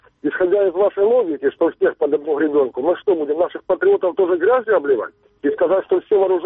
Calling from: Kharkiv, Kharkiv Oblast, Ukraine

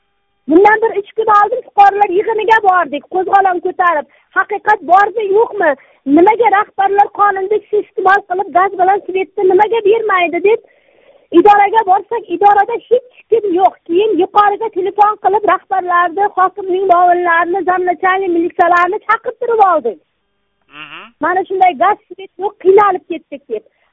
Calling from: Qo'ng'irot, Karakalpakstan, Uzbekistan; Muzrabotdan Qo'ng'irot markazi Do'stlik mahallasidanman.

